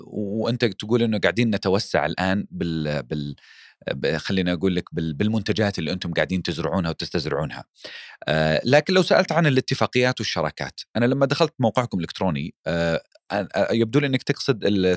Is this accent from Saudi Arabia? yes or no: yes; Saudi Arabia; فقل لي عن تخصصنا إحنا كسعوديين وتوطين الصنعة هذه عندنا في البلد